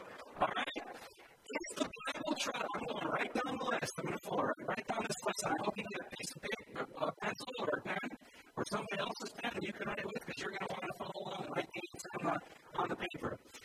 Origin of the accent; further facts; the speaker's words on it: Cleveland, Ohio, United States; I'm from Cleveland, Ohio, and I was serving up in Middleburg Heights, which is right next to Cleveland